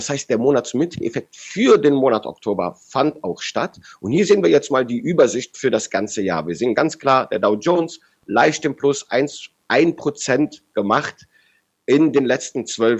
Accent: Rhineland, Germany; wie ich als Rheinländer sage

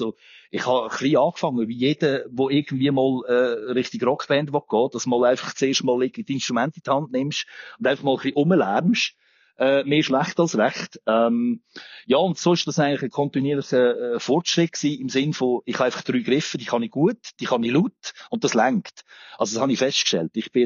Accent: Olten, Solothurn, Switzerland; ich bin ursprünglich aus Olten.

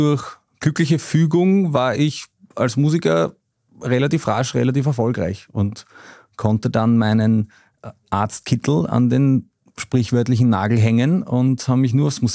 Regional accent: Vienna, Austria; Also ich komme aus Simmering, bin geboren und aufgewachsen in Wien und habe bis zum 10. Lebensjahr meine Volksschulzeit und Kindheit in Simmering verbracht.

